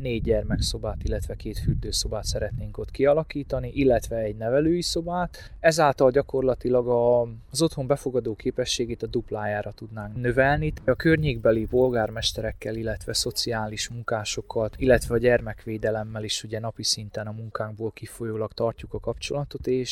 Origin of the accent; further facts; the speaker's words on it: Bács-Kiskun, Hungary; moved away as an adult; also born or lived in Budapest; now in Romania; Én Bács-Kiskun megyei származású vagyok, ez ugye hasonlóan alföld része Magyarországnak, mint itt ez a kisiratosi rónaság. Vidéki gyermek vagyok, Budapesten laktam közel 6 évig